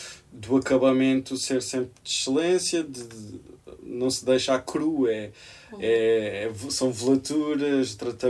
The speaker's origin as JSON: {"language": "Portuguese", "region": "Beja", "country": "Portugal", "said": "Estive dentro do meu movimento lá de Beja, de onde eu sou, que é assim mais... é mais pequeno"}